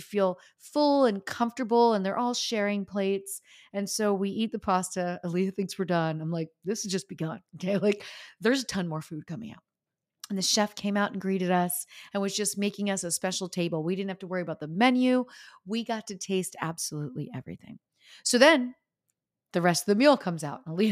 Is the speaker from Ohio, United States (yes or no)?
no; New York City, New York, United States; And as a New Yorker that buys about 25 umbrellas a year